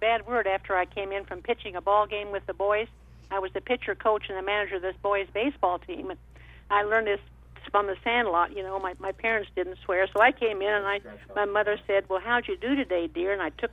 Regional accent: Wichita, Kansas, United States; We gave birth to the LPGA back in 1950 in my hometown of Wichita, Kansas.

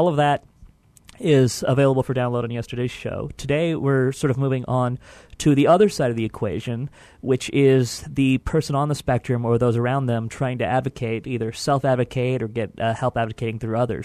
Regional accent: Houston, Texas, United States; Hi, I'm here from Houston, Texas every month.

